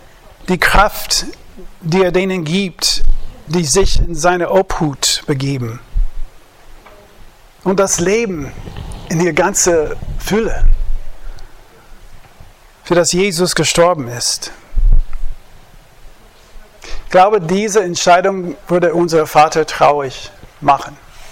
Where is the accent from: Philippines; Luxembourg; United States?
United States; Oklahoma; German is a second language; now in Germany; in der Gemeinde, wo ich aufgewachsen bin, in Oklahoma